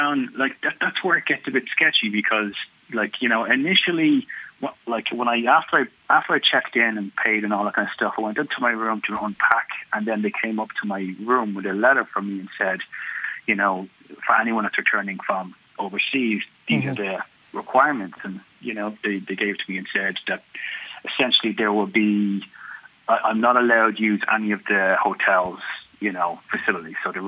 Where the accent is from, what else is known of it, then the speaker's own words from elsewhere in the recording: Dublin, Leinster, Ireland; I'm originally from Dublin. I'm originally from this area in Clondalkin, and my family still live here.